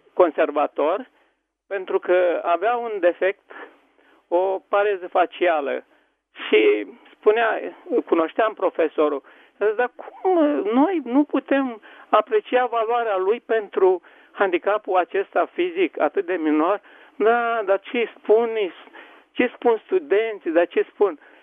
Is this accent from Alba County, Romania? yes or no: no; Bacău, Bacău County, Romania; Sunt din Bacău